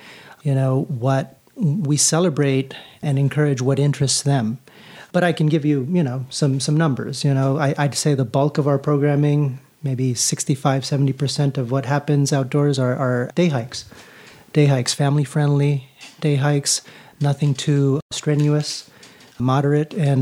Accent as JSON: {"language": "English", "town": "Los Angeles", "region": "California", "country": "United States", "moved": "as an adult", "lives_now": "Costa Rica", "said": "And I'm from Los Angeles, California. But I ended up in Costa Rica because I went there in 2004 as a volunteer with Habitat for Humanity"}